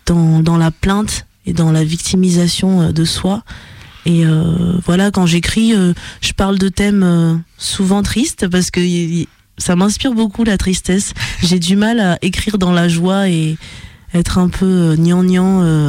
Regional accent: Madagascar; je suis noire et je viens de Madagascar

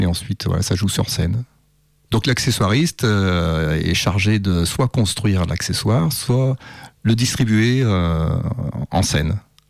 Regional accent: Saint-Priest, Auvergne-Rhône-Alpes, France; also born or lived in Lyon; Je suis né à Lyon et je vis ici depuis... j'ai vécu mon enfance et mon adolescence à Saint-Priest.

